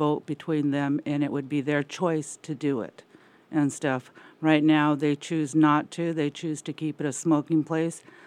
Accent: Sitka, Alaska, United States; I was born and raised in Sitka.

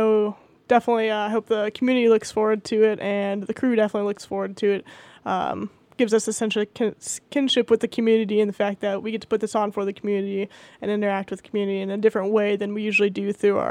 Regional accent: San Antonio, Texas, United States; So I'm from San Antonio, Texas, and when Hurricane Katrina happened, that was my first exposure to the Coast Guard.

